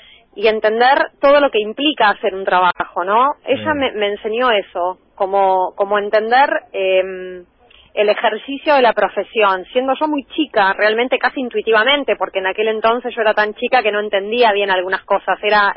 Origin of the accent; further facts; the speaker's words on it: Buenos Aires, Argentina; Yo me crié en Colegiales, que es un barrio que ahora está muy cambiado.